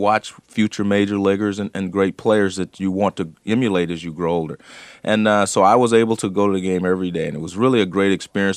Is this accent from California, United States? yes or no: yes; California, United States; well, I grew up in California, you know, as the old cliche goes, some of my best friends were white